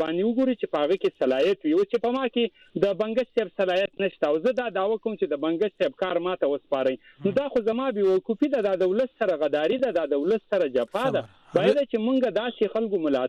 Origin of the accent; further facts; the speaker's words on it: Wana, Khyber Pakhtunkhwa, Pakistan; زه د وزیرستان هم یم د لر بر افغان یم زه سلیمان خیل یم د جنوبي وزیرستان د وانه سرم تعلق لرم